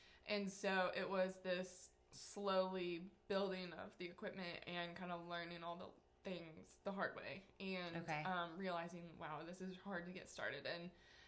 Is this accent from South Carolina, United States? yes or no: no; Illinois, United States; now in Huntsville, United States; I am originally from Illinois.